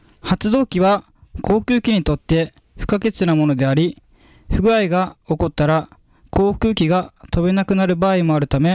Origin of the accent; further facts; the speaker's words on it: Haebaru, Okinawa, Japan; 出身は沖縄県南風原町です。